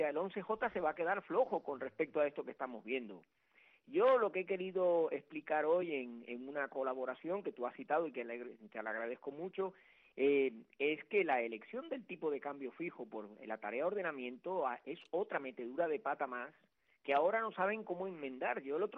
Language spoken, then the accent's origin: Spanish; Cuba; born there; yo nací en Cuba y la llevo en mi corazón